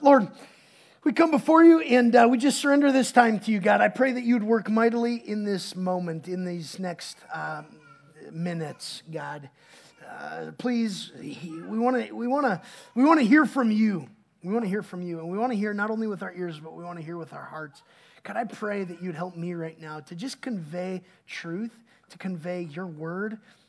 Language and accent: English; Wisconsin, United States; When I was growing up, I'm from Wisconsin, and I've used these analogies like snow stuff before, right, and some stories.